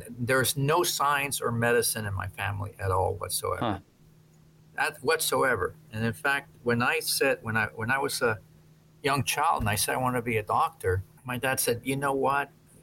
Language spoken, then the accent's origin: English; Coral Gables, Florida, United States; also born or lived in Boca Raton; I grew up in Coral Gables and also a little bit in the Boca Raton area.